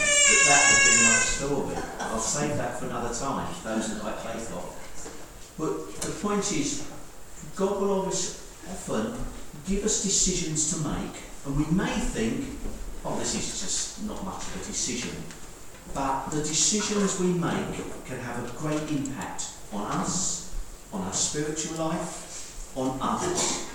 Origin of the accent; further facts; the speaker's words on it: London, United Kingdom; I'm a Londoner.